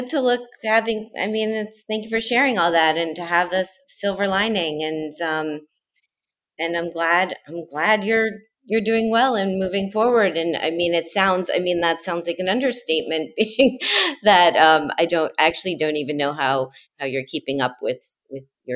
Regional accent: Miami, Florida, United States; Because I have been to Dolce Italian and had a terrific experience, and that's my hometown.

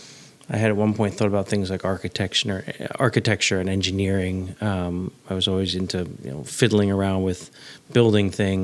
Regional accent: New York, United States; I grew up on the Upper West Side

